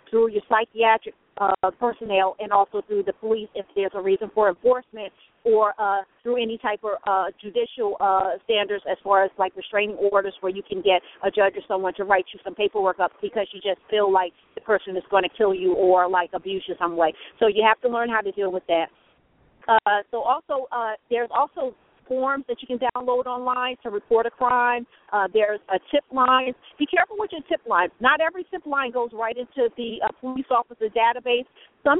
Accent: the South, United States; I'm a black, I'm from the South

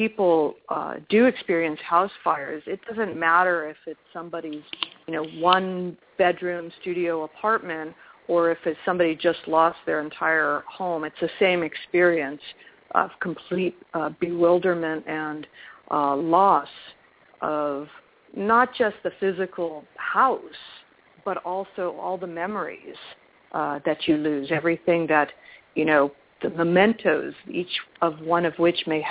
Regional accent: Los Angeles, California, United States; now in Oakland, United States; I'm from Los Angeles, growing up in Los Angeles when it was still a small, large city, and it was still open streets.

